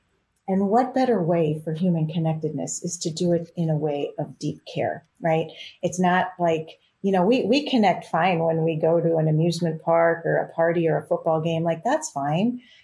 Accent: Wisconsin, United States; I grew up in Wisconsin and I had all my relatives nearby, right?

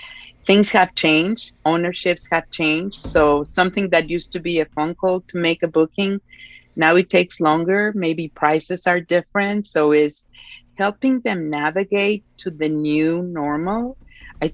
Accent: Mexico; being born and raised in Mexico, you know, we have two last names.

